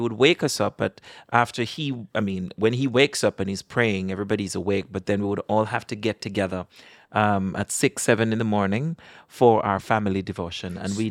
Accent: Jamaica; born there; I'm Jamaican. I was born there. And I grew up in the church.

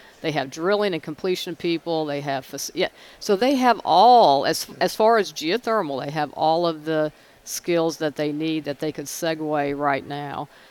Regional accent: California, United States; also born or lived in Texas; I was born in Texas. My dad was in the oil field, so we moved around quite a lot. And California was where I was when I was a kid.

